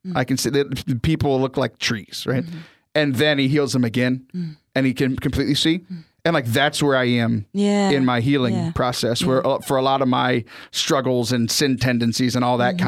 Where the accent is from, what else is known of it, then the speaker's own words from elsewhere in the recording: Texas, United States; I'm from Southern Texas.